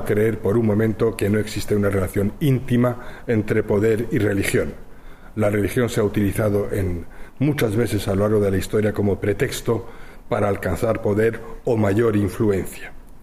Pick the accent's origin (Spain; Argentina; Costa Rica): Spain; also born or lived in Arab country; yo he nacido y crecido en un país árabe, he estudiado en un colegio laico, he estudiado en una universidad católica, soy español, me vanaglorio mucho de ello, y soy judío, normalmente no especialmente religioso.